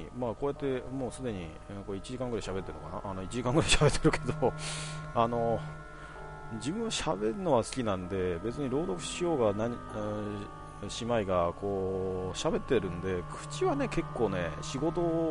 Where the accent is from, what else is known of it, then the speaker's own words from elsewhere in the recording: Kanagawa, Japan; とりあえず関東、まあ自分神奈川ですけどは、当たり前のようにサクレは見ますね。